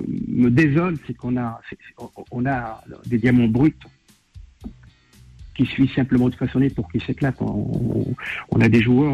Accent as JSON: {"language": "French", "town": "Algiers", "region": "Algiers Province", "country": "Algeria", "tie": "born or raised there", "moved": "as an adult", "said": "je suis né à Alger, j'ai vécu à Alger jusqu'à l'âge de 23 ans. Ma famille est en Algérie, donc c'est chez moi. Même si je connais personne, je connais tout le monde, c'est mes racines."}